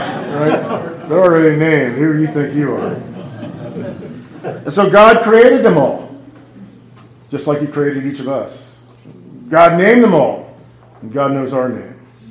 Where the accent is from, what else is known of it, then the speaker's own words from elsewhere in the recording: Los Angeles, California, United States; It was the same when I grew up in Los Angeles.